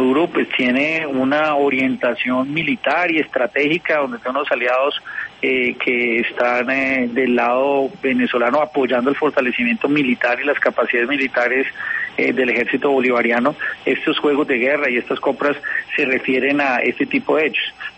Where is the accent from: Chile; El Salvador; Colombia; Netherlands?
Colombia; Como ministro de Defensa, como colombiano, me siento orgulloso